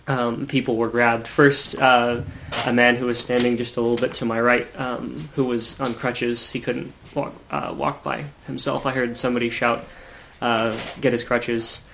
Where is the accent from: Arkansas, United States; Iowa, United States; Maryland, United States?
Arkansas, United States; Fayetteville; Arkansas. Fayetteville, Arkansas.